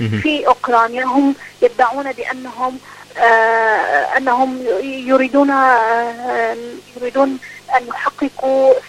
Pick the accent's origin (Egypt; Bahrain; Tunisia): Bahrain